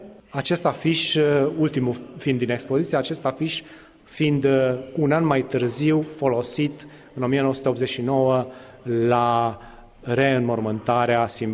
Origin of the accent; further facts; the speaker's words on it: Timișoara, Timiș County, Romania; având în vedere că sunt timișorean.